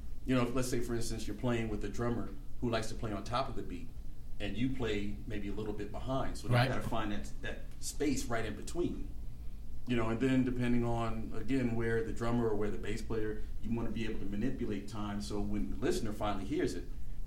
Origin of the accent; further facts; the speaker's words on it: Plainfield, New Jersey, United States; Long story short, like I said, I grew up in New Jersey. There was a music store. I grew up in Plainfield, New Jersey.